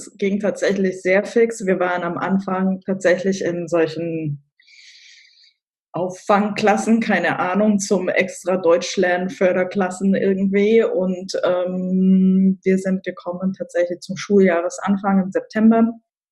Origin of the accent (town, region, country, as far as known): Kazakhstan; born or raised there; first language Russian; German is a second language